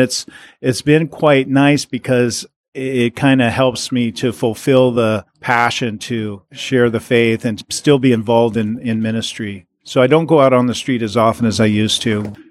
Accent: Seattle, Washington, United States; I was up in Seattle preaching one time the gospel. It's my hometown, Seattle, Washington.

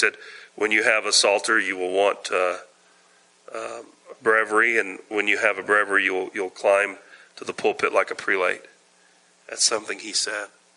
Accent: the South, United States; I said, "Look, man, I'm from the South. It takes us a while."

